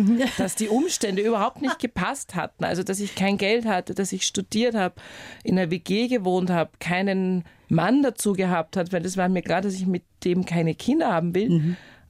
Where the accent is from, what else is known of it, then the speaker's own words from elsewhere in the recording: Upper Austria, Austria; also born or lived in Munich; Ja, also ich bin halt in Oberösterreich aufgewachsen, mehr oder weniger am Land.